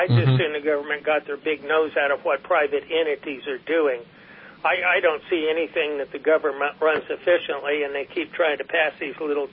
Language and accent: English; California, United States; I was ashamed to say I was from California right on up through the present time.